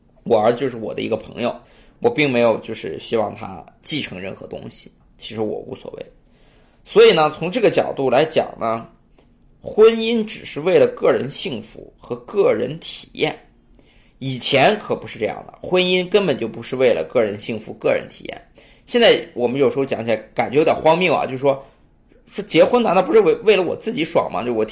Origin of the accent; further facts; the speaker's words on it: Shandong, China; 我是山东人，我们山东那个地方有一个镇就叫孙镇